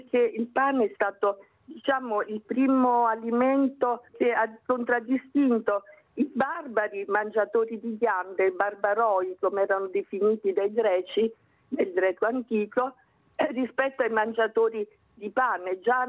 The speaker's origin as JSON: {"language": "Italian", "town": "Naples", "region": "Campania", "country": "Italy", "said": "Noi nel sud, io vivo al sud, sono napoletana"}